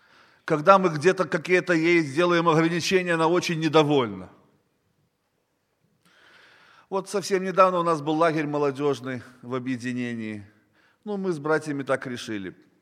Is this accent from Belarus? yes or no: yes; Mogilev, Mogilev Region, Belarus; Я из Белоруссии, из города Могилева.